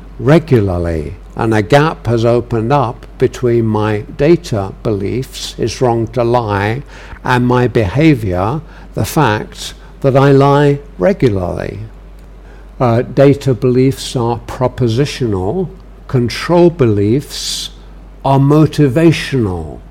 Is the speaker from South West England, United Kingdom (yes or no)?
no; London, United Kingdom; I'm a Londoner, and we grew up not having a car, and I basically lived on the London Underground.